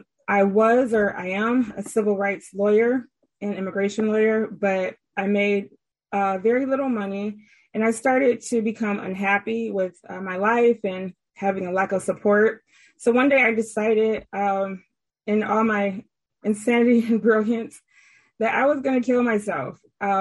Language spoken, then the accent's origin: English; Detroit, Michigan, United States; there was just a mom, dad, me, and my brother, and a dog, and I'm from Detroit, Michigan.